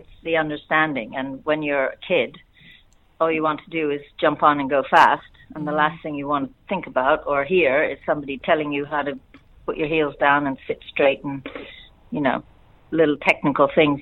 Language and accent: English; Hawaii, United States; I grew up in Hawaii. And at that time, there was nothing too formal. And so they had a cattle ranch. So I grew up riding Western and herding cattle.